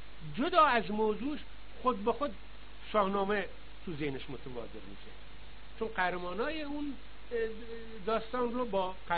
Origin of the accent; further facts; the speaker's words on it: Iran; نه به خاطر اینکه من ایرانی هستم تعصب دارم